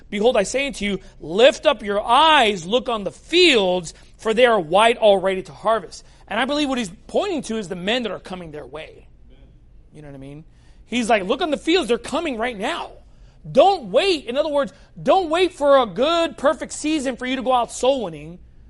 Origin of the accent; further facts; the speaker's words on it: Long Beach, California, United States; I grew up in Long Beach, California, and I experienced a lot of racism from black people specifically.